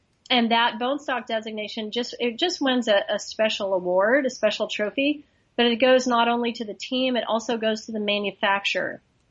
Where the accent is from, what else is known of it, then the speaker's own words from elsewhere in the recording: Crested Butte, Colorado, United States; now in California, United States; You know, I moved to California from Colorado, from Crested Butte, Colorado, which is where my home is, and really special place.